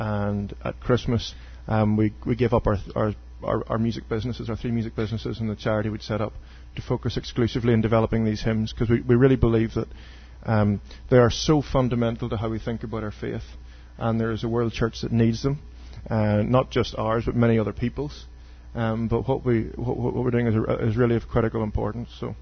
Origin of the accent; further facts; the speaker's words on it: Ireland; moved away as an adult; also born or lived in England; I, like a mug, was put forward, being Irish, thinking I could convert an English university in the first term